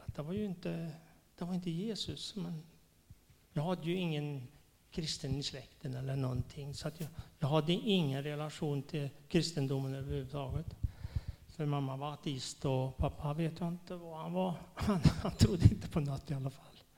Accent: Värmland, Sweden; now in Stockholm, Sweden; Jag kommer från Värmland egentligen. Men jag bor i Stockholm nu.

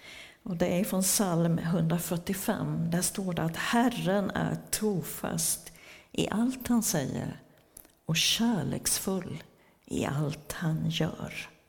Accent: Vetlanda, Jönköping County, Sweden; Ja, jag är småländska, det kommer ni nog att höra. Jag är uppväxt i Vetlanda, gift med Peter, min drömprins sedan 41 år tillbaka. Han är också smålänning, han är från Nässjö.

